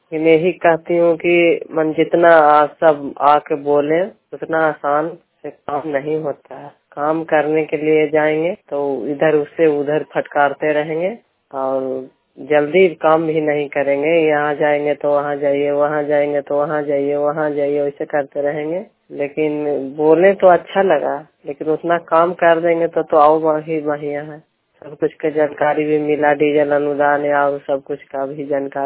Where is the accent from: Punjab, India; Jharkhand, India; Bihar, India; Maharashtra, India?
Bihar, India; Kharwara; गांव खरवारा, हरनौत प्रखंड के रहने वाली हूँ, जिला नालंदा।